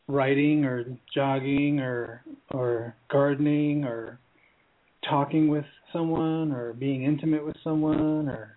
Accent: East Coast, United States; moved away as an adult; also born or lived in Germany; now in Colorado, United States; Yeah, I was born in Germany. I grew up on the East Coast to some degree. I used to spend all my summers in Europe. And then when I turned 18, I moved to Colorado.

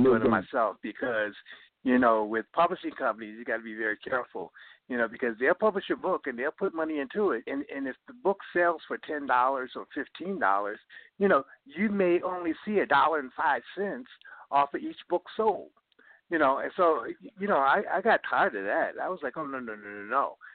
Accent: Baltimore, Maryland, United States; I'm from Bmore, bruh.

